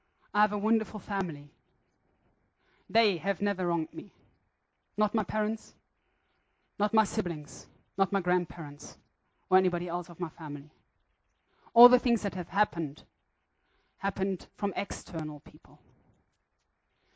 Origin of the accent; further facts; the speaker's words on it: Windhoek, Khomas, Namibia; also born or lived in Germany; I was born in Germany. When I was three, we moved to Namibia because my father is Namibian. And I grew up in Windhoek.